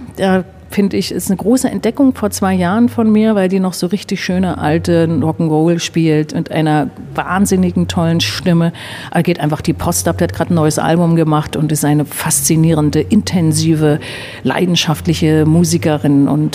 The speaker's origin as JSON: {"language": "German", "region": "Brandenburg", "country": "Germany", "tie": "born or raised there", "said": "habe wiederum auch meine Heimat in der Fremde wieder auch schätzen und lieben gelernt, weil das ich an dem Brandenburger wiederum schätze"}